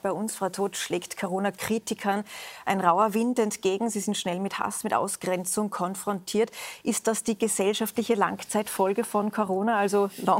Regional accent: Austria; Auch bei uns in Österreich hat die Politik verabsäumt, vor allem im letzten Herbst, Pflegeheime zu schützen.

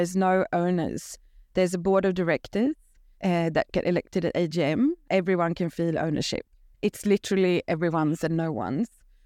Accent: Sweden; I am one of the directors of Potoroo Palace. I am from Sweden. I have worked here for 8 years.

